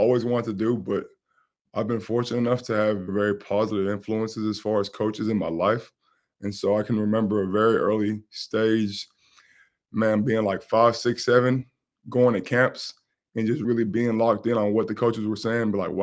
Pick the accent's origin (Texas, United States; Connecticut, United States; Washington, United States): Texas, United States; Laredo; growing up in Texas and Laredo, we had the Silver Stars.